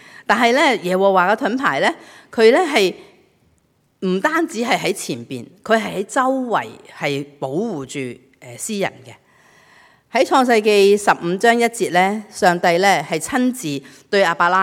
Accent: Guangdong, China; accent: Cantonese; 我们广东话呢很传神，就说什么头耷耷眼湿湿

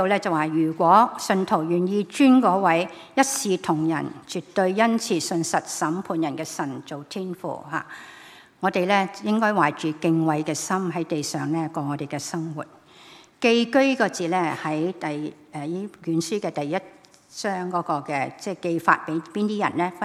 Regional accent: China; 我是中国人吓

